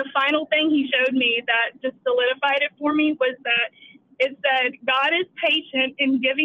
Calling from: Houston, Texas, United States; Hi, Isaiah. … I'm calling from Houston, Texas.

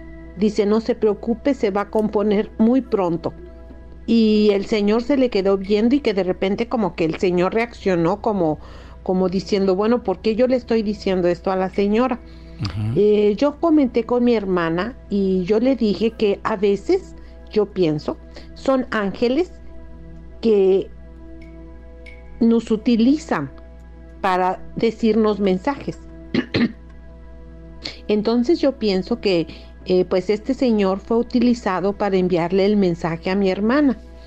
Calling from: Canada; de Canadá.

